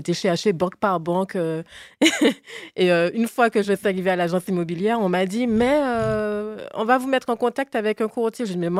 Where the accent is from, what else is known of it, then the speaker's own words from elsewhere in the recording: Guadeloupe, France; now in Paris, France; moi je sais que je suis guadeloupéenne